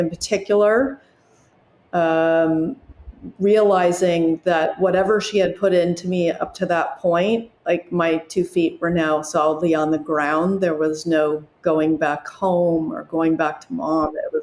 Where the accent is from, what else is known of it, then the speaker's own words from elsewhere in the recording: Los Angeles, California, United States; Of course, I grew up in Los Angeles. My father was in the film industry